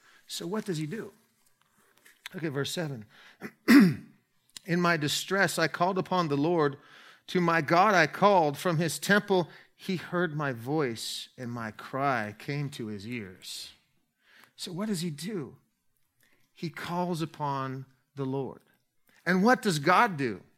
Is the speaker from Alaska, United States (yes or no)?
yes; Alaska, United States; I know what I'm doing. I'm from Alaska. We got all kinds of surfing.